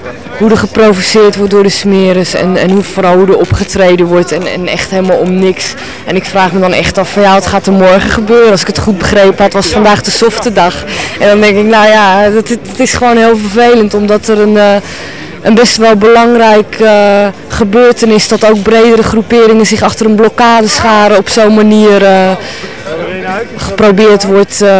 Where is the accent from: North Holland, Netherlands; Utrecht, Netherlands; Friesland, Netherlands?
North Holland, Netherlands; Amsterdam; Uit Amsterdam.